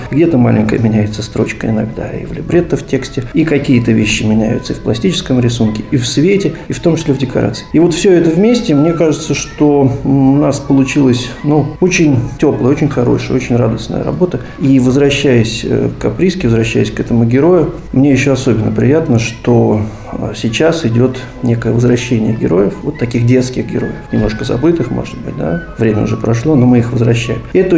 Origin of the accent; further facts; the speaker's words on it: Saint Petersburg, Russia; Менее важно, что я из Санкт-Петербурга